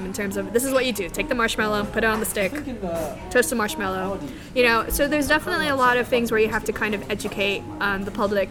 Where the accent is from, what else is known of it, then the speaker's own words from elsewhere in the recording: Virginia, United States; moved away as an adult; now in London, United Kingdom; You know, I've born and raised in Virginia, and I've never felt home in the way that I felt home here.